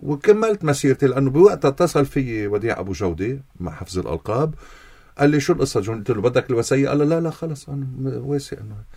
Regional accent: Ghazir, Keserwan-Jbeil, Lebanon; زافان حبيب القلب وابن بلدة غزير، ابن ضيعتي من غزير.

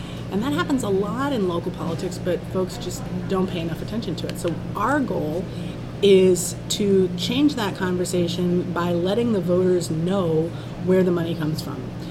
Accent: Colorado, United States; I grew up in Colorado, and my folks were involved in local politics when I was a kid

